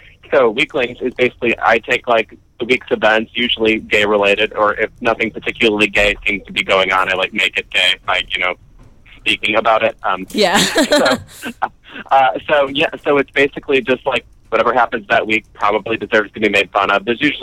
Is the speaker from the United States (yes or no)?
yes; Illinois, United States; I knew nobody who was gay in my hometown. Like, it's a very small suburb of Chicago, a mysteriously conservative one.